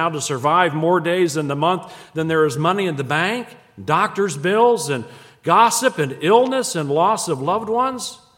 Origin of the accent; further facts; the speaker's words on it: Illinois, United States; the things that we did as kids in the small town I grew up in Illinois